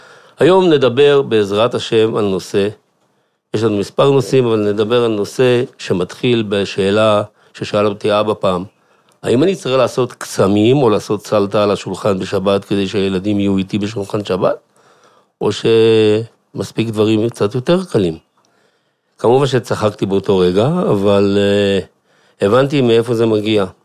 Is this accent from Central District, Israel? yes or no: no; Bnei Brak, Tel Aviv District, Israel; born there; moved away as an adult; now in Jerusalem, Israel; נולדתי בבני ברק, עברתי את המסלול הרגיל של ילד נער חרדי, תלמוד תורה, חיידר, ישיבה קטנה, ישיבה גדולה, כולל. לפני כ-35 שנה הקמתי את ביתי בירושלים